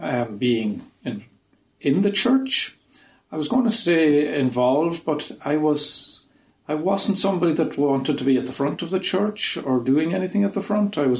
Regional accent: Black Lion, Ulster, Ireland; I grew up, my parents were Methodists, grew up and went to a small Methodist church in Black Lion. Yeah, I'm from Black Lion in County Cavan. And we went to a small church there

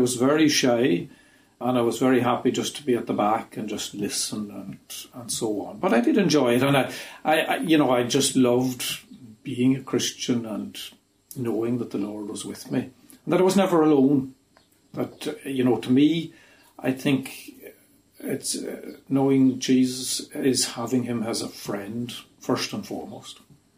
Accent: Black Lion, Ulster, Ireland; I grew up, my parents were Methodists, grew up and went to a small Methodist church in Black Lion. Yeah, I'm from Black Lion in County Cavan. And we went to a small church there

